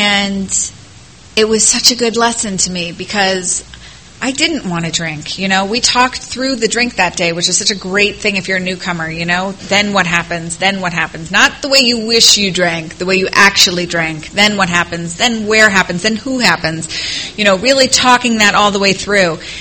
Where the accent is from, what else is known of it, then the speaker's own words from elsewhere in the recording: New York, United States; And I'm from New York, so having a lime tree made me feel like a farmer.